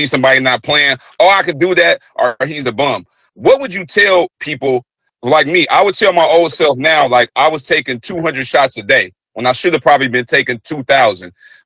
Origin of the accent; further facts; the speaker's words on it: Long Beach, California, United States; Again, I'm from Long Beach, California.